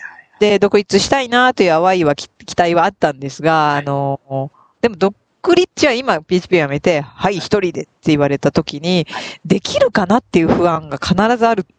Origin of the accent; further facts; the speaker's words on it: Kansai, Japan; also born or lived in Shimane; 島根で生まれてね、関西でずっと生きてきましたから、